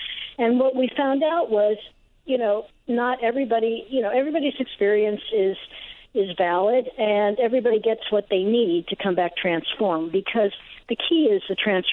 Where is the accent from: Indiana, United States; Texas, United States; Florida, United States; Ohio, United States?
Ohio, United States; it was for somebody from my hometown in Ohio